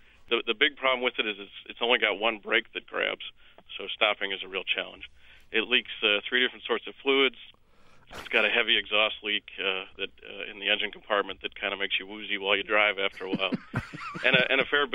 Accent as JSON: {"language": "English", "town": "Durham", "region": "North Carolina", "country": "United States", "said": "I'm from Durham, North Carolina."}